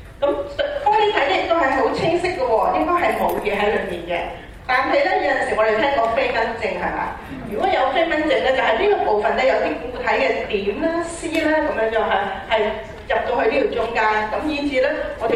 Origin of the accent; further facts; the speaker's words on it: China; 紅膜，我哋中國人嘅紅膜咧係大約係咩色啊？